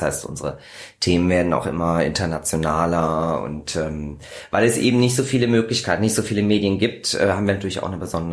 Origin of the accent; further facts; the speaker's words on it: Kassel, Hesse, Germany; Ich komme aus dem wunderschönen Kassel, um das mal so offen zuzugeben.